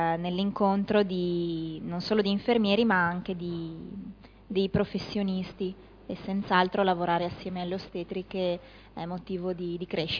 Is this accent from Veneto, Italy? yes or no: yes; Monselice, Veneto, Italy; vengo da Monselice